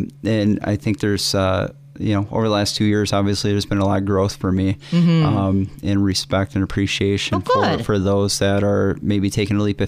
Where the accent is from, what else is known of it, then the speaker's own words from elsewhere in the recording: North Muskegon, Michigan, United States; I grew up in North Muskegon